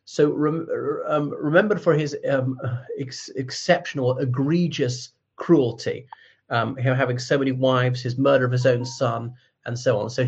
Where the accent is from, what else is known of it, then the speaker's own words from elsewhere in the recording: Ireland; from Ireland.